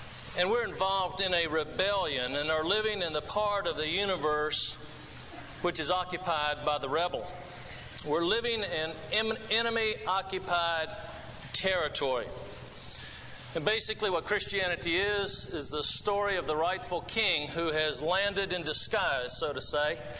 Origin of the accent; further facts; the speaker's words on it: Grand Rapids, Michigan, United States; born there; also born or lived in Jacksonville, Florida; They actually tell me, though, that I was born in Grand Rapids.